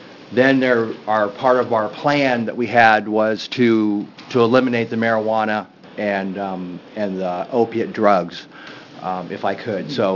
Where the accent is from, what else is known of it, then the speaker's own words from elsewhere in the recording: Forest Grove, Oregon, United States; I'm from Forest Grove.